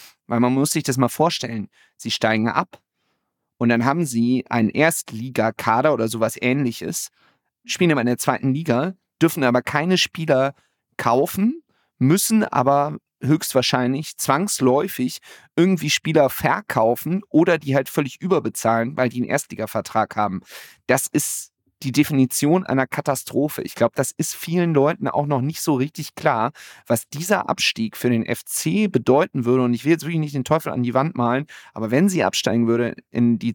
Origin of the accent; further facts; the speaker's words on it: Düsseldorf, North Rhine-Westphalia, Germany; born there; und ich bin gebürtiger Düsseldorfer und mir tut das trotzdem leid.